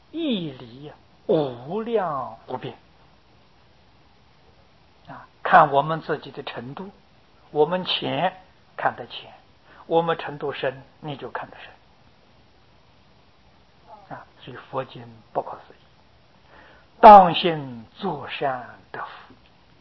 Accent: China; 我们中国人所谓英雄所见大略相同

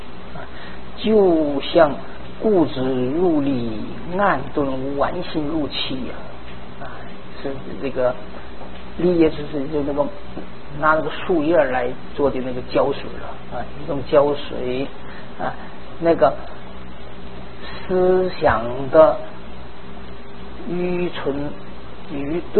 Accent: northern China, China; 但是我是北方人呐，想家呀，我是想故乡啊，

